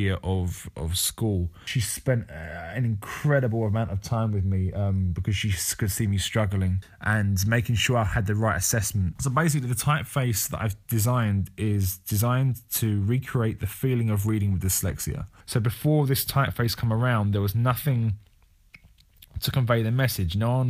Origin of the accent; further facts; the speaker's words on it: Hartley, South East England, United Kingdom; I'm 26 years old, and as I said, I'm from Kent, from a little village called Hartley.